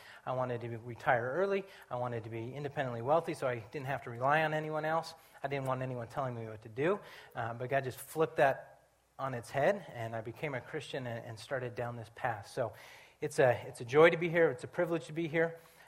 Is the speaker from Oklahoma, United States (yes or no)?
no; Montana, United States; moved away as an adult; So I grew up in Montana. I moved out here when I was 19.